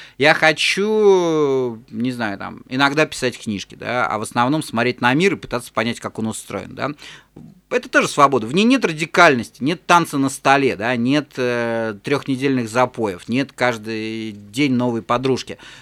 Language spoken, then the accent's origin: Russian; Saint Petersburg, Russia; Я до этого из Петербурга редко выезжал. Я был маленький, мне было 15 лет.